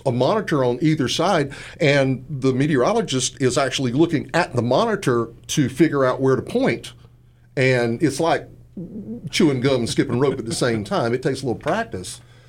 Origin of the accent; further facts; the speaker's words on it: Dunn, United States; I mean, in my early days growing up in Dunn, the people that were doing weather were weather people.